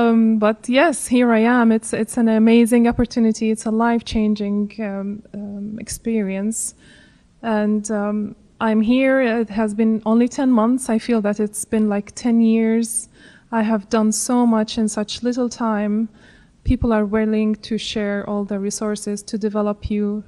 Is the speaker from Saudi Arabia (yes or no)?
yes; Saudi Arabia; English is a second language; As a young girl, I have grew up in a very traditional type of school and education.